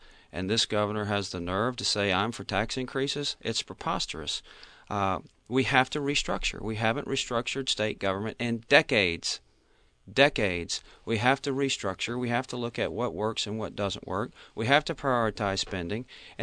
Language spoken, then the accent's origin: English; Wilmington, North Carolina, United States; I met a senior in high school in my hometown of Wilmington, a New Hanover County high school senior